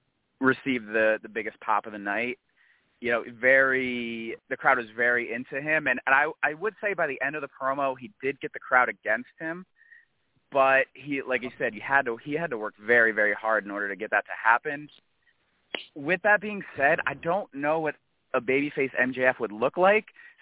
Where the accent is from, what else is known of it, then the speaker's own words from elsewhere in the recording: New York, United States; I'm from the area, probably 20 minutes outside of the city of Albany.